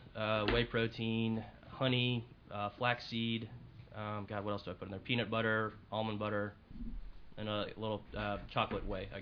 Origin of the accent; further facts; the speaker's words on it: Houston, Texas, United States; born there; also born or lived in Louisiana; I've lived in 5 different states. So I was actually born here in Houston. We moved to Louisiana, which is usually when I'm asked where I'm from